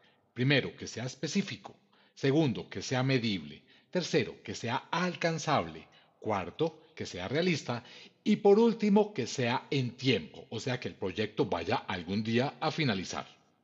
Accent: Colombia; Ya aquí en Colombia, aquí en mi país, nos están obligando

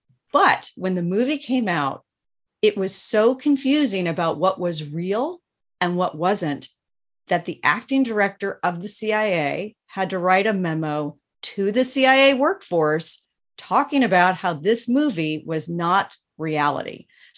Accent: Kentucky, United States; So I grew up in Kentucky. I started taking Chinese lessons as a kid.

